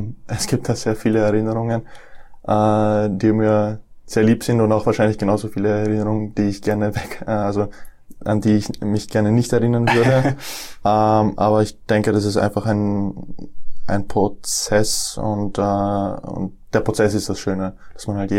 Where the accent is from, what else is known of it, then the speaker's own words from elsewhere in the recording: Deutsch-Wagram, Lower Austria, Austria; also born or lived in Nuremberg, Germany; Ich bin in Nürnberg geboren, 1999. Bin dann mit meinem vierten Lebensjahr nach Österreich gezogen. Zuerst nach Deutsch-Wagram und dann 2006 bin ich nach Matzen gezogen